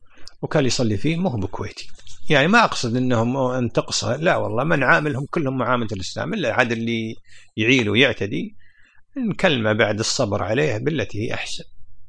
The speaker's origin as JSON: {"language": "Arabic", "country": "Kuwait", "said": "لكن الناس يعني عندنا في الكويت يعني يقدرون حتى الغير كويتي"}